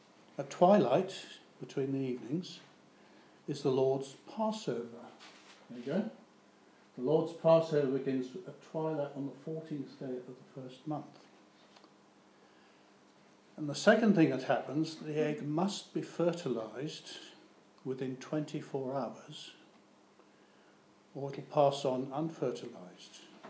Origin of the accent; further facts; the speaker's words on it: England, United Kingdom; as an Englishman in the what valleys, it's, I think I'd rather be in Gaza, frankly.